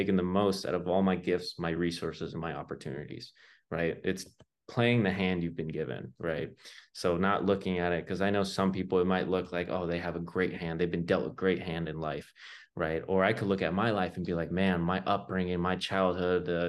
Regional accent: United States; I grew up here in the United States around tons of opportunity, right?

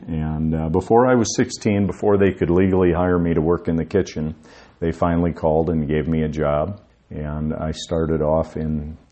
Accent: Spearfish, South Dakota, United States; I grew up in western South Dakota in Spearfish.

